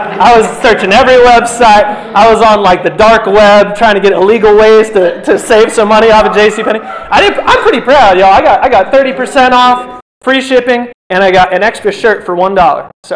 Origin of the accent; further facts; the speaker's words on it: Chattanooga, Tennessee, United States; So I come from Tennessee. I come from Chattanooga for the most part, and that's like right on the Georgia line.